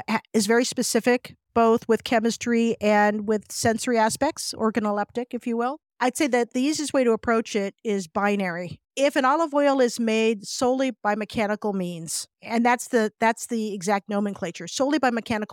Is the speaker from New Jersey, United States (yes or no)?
no; California, United States; Growing up in the Bay Area, I was 45 minutes away from the wine country.